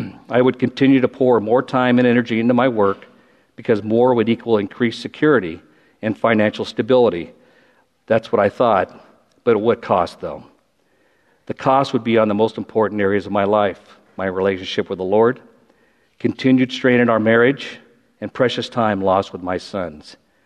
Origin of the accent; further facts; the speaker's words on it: Long Beach, California, United States; I was born in Long Beach, California, was raised there and spent the majority of my life in that area until the last about 6 years.